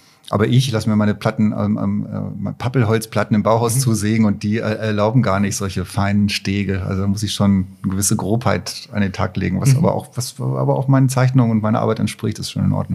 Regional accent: Barsinghausen, Lower Saxony, Germany; born or raised there; also born or lived in Katowice, Poland

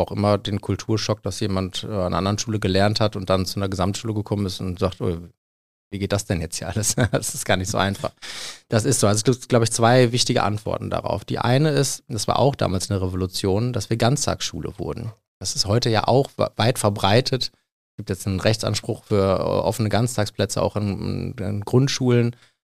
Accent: North Rhine-Westphalia, Germany; ich komme aus dem Münsterland, habe im Gymnasium gelernt.

